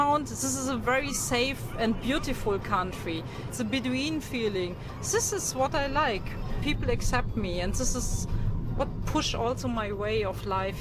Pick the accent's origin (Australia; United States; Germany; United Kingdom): Germany; English is a second language; I'm from Germany. I was born in a small village and I was growing up at a farm.